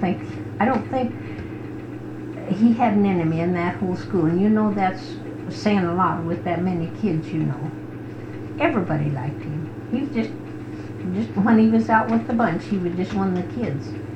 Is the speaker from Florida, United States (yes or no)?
no; Nebraska, United States; But just before we came here from Nebraska, well, one of the girls that come from Nebraska, before we did, she still lived down here, don't we?